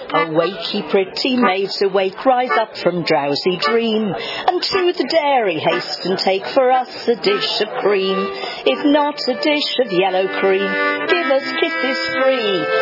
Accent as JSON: {"language": "English", "region": "North West England", "country": "United Kingdom", "said": "Well, I'm from, Merseyside originally"}